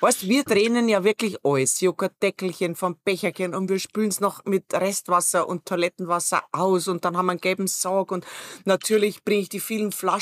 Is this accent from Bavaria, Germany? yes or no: yes; Bavaria, Germany; ich bin ein Bayer.